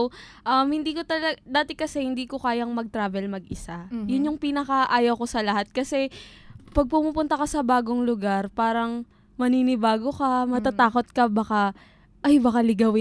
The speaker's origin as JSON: {"language": "Tagalog", "town": "Quezon City", "region": "Metro Manila", "country": "Philippines", "said": "Hindi po. Quezon City lang."}